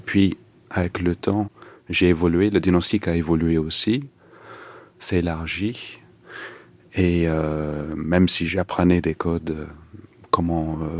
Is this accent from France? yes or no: no; England, United Kingdom; French is a second language; Je suis né et j'ai grandi en Angleterre. Mon enfance était dans les années 80.